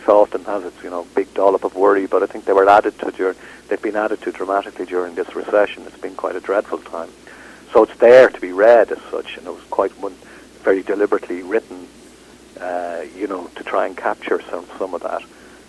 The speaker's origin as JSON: {"language": "English", "country": "Ireland", "said": "I think I'm one of a group of Irish writers that people put together because we're Irish."}